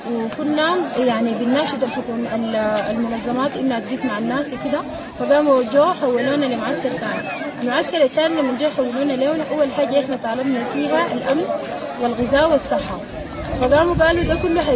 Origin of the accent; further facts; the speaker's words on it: Sudan; يا إما ترجعونا بلدنا السودان